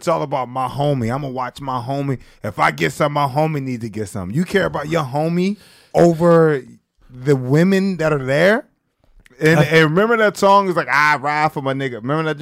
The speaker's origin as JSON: {"language": "English", "town": "Philadelphia", "region": "Pennsylvania", "country": "United States", "tie": "born or raised there", "lives_now": "New York, United States", "said": "Like, when they growing up in Philly, sex parties was just like one chick that came over and then everybody tried to hit."}